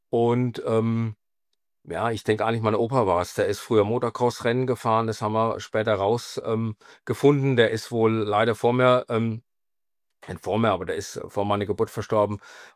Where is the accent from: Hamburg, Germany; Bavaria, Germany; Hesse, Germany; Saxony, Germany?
Bavaria, Germany; Marktheidenfeld; Also ich komme aus Marktheidenfeld, das liegt hier zwischen Würzburg und Aschaffenburg an der A3. Das ist relativ idyllisch.